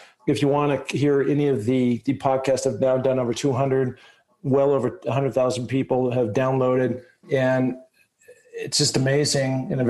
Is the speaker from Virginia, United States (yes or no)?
no; Seattle, Washington, United States; I grew up in Seattle, and so I drive an I-90 in a route to go to a place I had for a long time down in Bozeman.